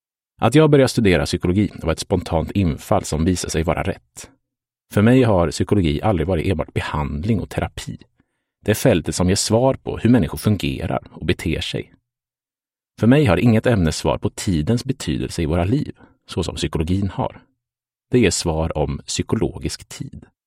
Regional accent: Karlskoga, Örebro County, Sweden; fyllde den gula skåpbilen med paket som skulle levereras till företag runt om i min hemstad Karlskoga

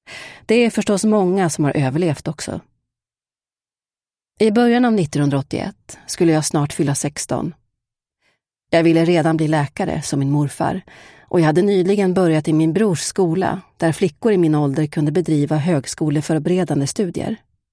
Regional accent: Sri Lanka; Redan under min uppväxt i Sri Lanka

